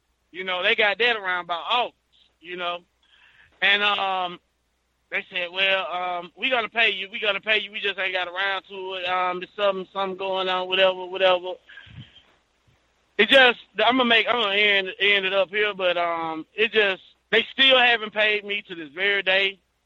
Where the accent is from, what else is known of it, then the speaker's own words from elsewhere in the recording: Alabama, United States; she could tell that I'm from the Southeast. I'm from Alabama. I'm a black male.